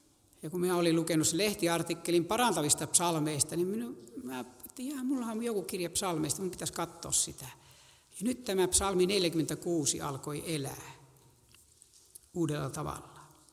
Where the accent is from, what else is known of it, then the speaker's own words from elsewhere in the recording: Suonenjoki, North Savo, Finland; kuljimme siellä kotipaikkakunnallani Suonijoilla hautausmaalla, missä isäni ja äitini haudat ovat.